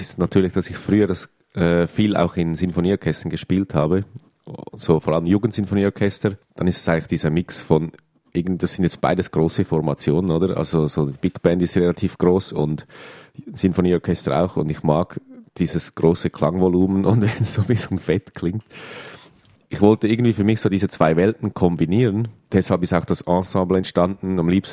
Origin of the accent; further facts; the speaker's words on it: Zurich, Switzerland; born there; ich bin in Zürich geboren und spiele natürlich viel in der Schweiz, verschiedene Sachen und Projekte